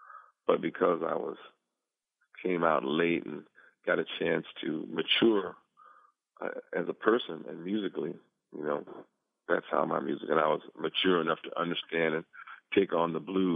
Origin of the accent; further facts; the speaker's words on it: Compton, California, United States; I grew up in Compton, California, between the ages of 7 and 17.